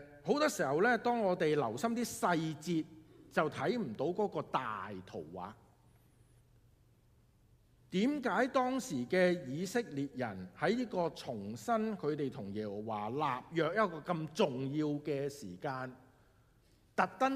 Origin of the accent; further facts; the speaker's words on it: China; 咁你即係以前我哋中國人都會啦，係嘛？